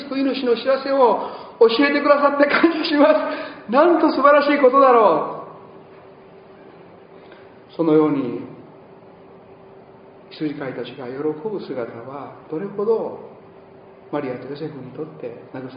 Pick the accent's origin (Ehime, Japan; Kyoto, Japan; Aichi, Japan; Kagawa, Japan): Ehime, Japan; Matsuyama; moved away as an adult; also born or lived in Tokyo; 私も青年時代東京で就職をしたものでありまして、私の実家は四国の愛媛県松山で